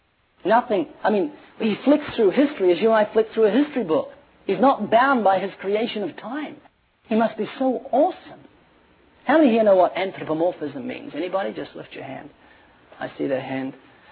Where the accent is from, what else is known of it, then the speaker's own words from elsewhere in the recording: New Zealand; now in Australia; I've got a friend, he lives in Australia. I'm from New Zealand. But he lives in Australia now